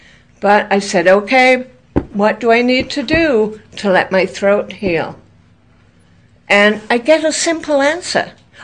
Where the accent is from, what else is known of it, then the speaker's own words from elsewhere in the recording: England, United Kingdom; I recently went to England, which is my home country